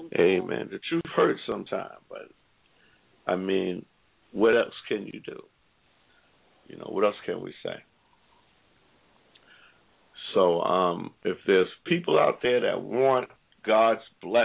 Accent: New York, United States; It's like being a New Yorker. When you're a New Yorker, you spoil because everything is right there.

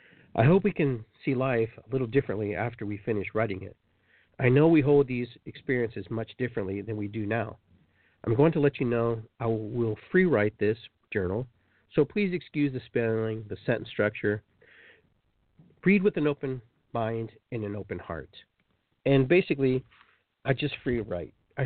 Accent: Peru; we grew up in Peru and we were near the beach

